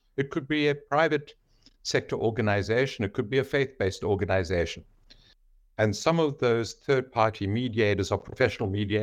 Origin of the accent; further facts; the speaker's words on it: South Africa; I'm a South African.